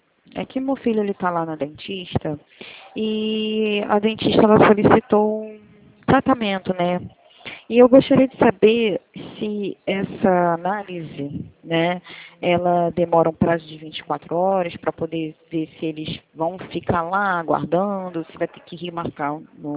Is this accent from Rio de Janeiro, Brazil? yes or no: yes; Rio de Janeiro, Brazil; Sou do Rio de Janeiro.